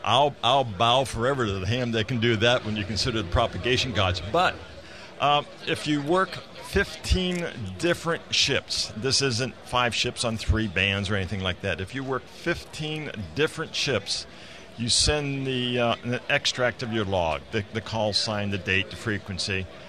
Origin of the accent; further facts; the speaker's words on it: Cleveland, Ohio, United States; I grew up in Cleveland